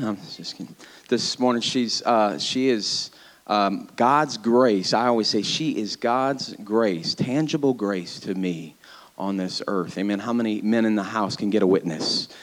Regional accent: Mississippi, United States; As Brother Larry was saying, we're here from Mississippi.

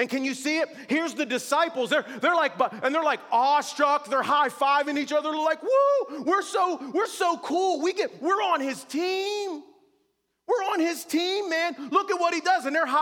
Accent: North Braddock, Pennsylvania, United States; I resented the fact that I grew up in North Braddock, poor

